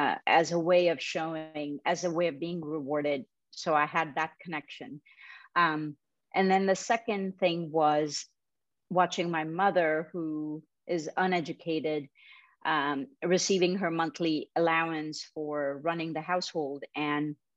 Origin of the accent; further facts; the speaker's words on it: Mumbai, Maharashtra, India; I grew up in Bombay, India